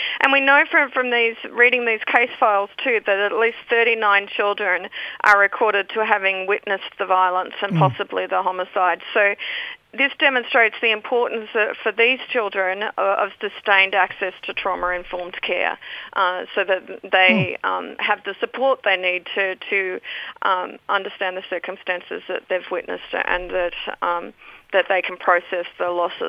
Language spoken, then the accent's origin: English; Tasmania, Australia; now in Melbourne, Australia